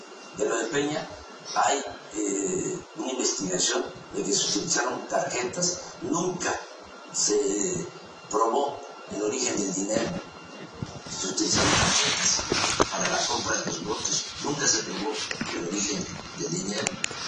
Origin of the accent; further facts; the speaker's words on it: Tepetitán, Tabasco, Mexico; soy originario de Tepetitán, Macuspana, a Tabasco, a mucho orgullo.